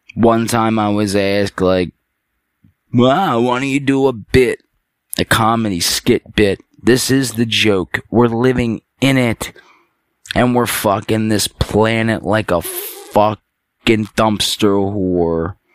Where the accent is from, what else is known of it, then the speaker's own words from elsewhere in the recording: Philadelphia, Pennsylvania, United States; I'm from Philly, folks